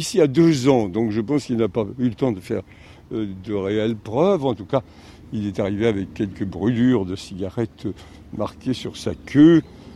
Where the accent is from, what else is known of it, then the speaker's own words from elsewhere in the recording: Brittany, France; accent: Breton; je retrouve mon accent breton d'origine